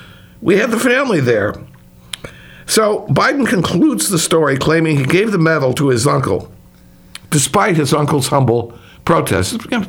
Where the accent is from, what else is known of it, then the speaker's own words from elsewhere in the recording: Chicago, Illinois, United States; Yeah. Well, you know, growing up in Chicago, I absolutely am nodding and understanding exactly what you guys are talking about.